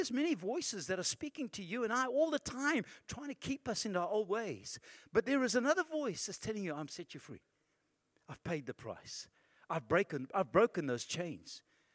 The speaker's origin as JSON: {"language": "English", "country": "Zimbabwe", "moved": "yes", "said": "So I come down from Zimbabwe."}